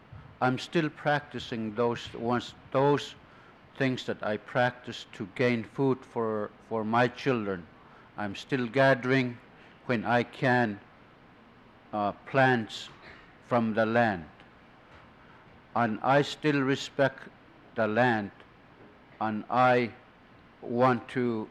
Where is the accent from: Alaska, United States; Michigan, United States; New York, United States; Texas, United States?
Alaska, United States; Black River; I was born in Black River. I was born as an orphan. My father was living. We made our living in Black River.